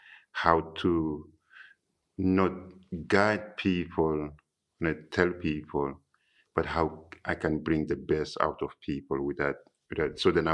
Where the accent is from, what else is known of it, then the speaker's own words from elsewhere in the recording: Chad; moved away; And I'm originally from Chad, and you know, I came here almost 15 years now.